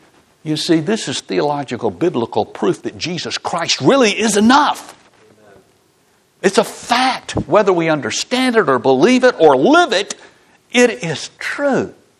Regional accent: Memphis, Tennessee, United States; I grew up in Memphis. That's a big, scary, tough city.

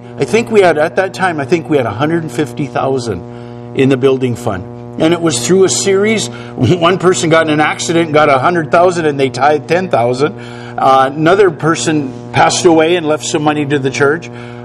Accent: North Dakota, United States; I'm from North Dakota.

